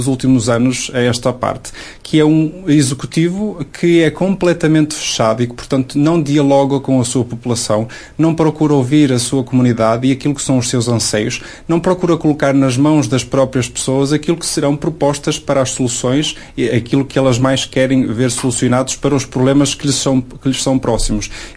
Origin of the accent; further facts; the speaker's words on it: Vila do Conde, Porto, Portugal; sou nascido e criado em Vila do Conde